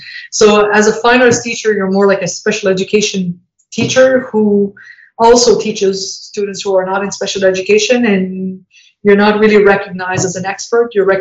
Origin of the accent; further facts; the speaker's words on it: Ontario, Canada; well, I came from Ontario